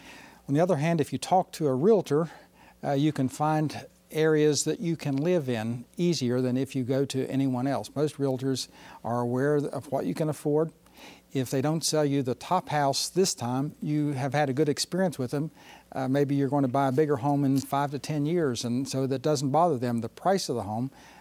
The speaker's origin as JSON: {"language": "English", "town": "Weston", "region": "West Virginia", "country": "United States", "tie": "born or raised there", "also_born_or_lived": "Morgantown", "said": "I came to Clarksburg area about 35 years ago, and I was not familiar with the area, even though I grew up in Weston and Morgantown"}